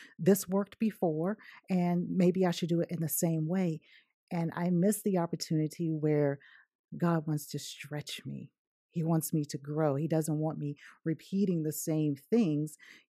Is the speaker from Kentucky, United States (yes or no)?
no; Virginia, United States; I'm from Virginia, okay? I'm from the South, okay?